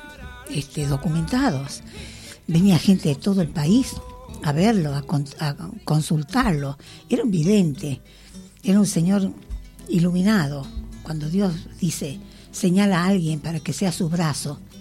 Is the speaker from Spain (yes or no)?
no; Chilecito, La Rioja, Argentina; Chilecito, la Rioja.